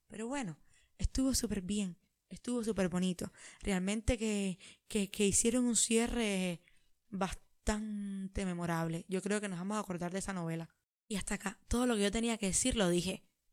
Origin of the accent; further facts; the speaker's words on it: Cuba; como persona que, como les digo, como cubana, que identifico mi realidad en este tipo de dramatizados